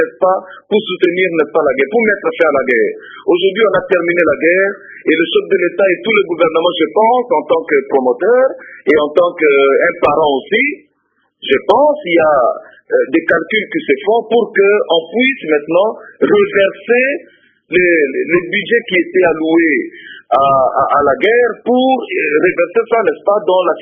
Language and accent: French; DR Congo; en tant que Congolais avisé